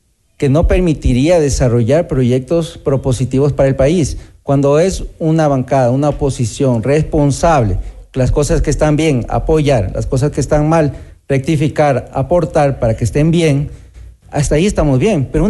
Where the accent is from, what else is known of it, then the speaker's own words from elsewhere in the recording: Galápagos, Ecuador; Yo les decía la realidad de mi pueblo, que tenemos canteras de materiales pétreos